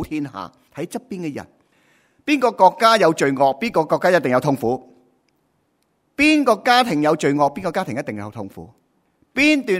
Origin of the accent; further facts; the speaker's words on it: Hong Kong; 我出生在50年代啦，在香港一些很贫穷的寨子区里面